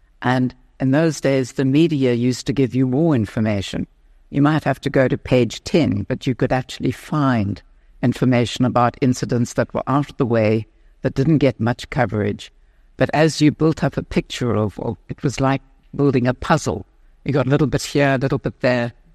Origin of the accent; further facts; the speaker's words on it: Johannesburg, Gauteng, South Africa; Johannesburg.